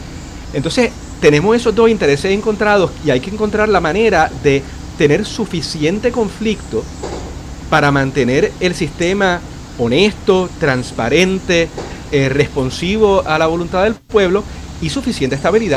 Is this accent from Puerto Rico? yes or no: yes; Puerto Rico; para mí como puertorriqueño, incluso puertorriqueño en la diáspora